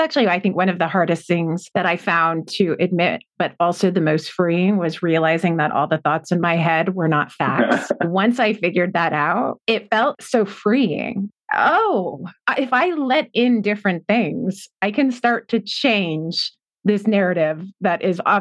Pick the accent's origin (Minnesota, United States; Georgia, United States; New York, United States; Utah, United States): Utah, United States; So I am actually from Utah. For anyone who doesn't know, there's a population in Utah that is primarily abstinence-based